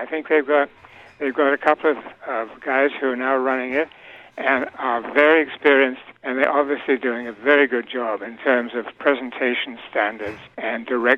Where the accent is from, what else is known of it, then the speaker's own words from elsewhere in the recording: United Kingdom; now in United States; And I'm talking now as a Brit, you know, because I'm not an American.